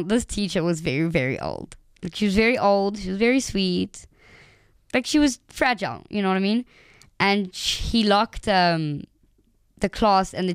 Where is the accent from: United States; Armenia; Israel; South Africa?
South Africa; I grew up in South Africa. I did go to an old, a Jewish day school throughout my whole high school.